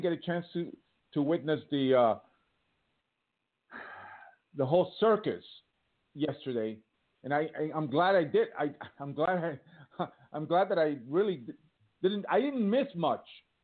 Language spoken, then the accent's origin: English; Millburn, New Jersey, United States; Yes. Good old Millburn, New Jersey.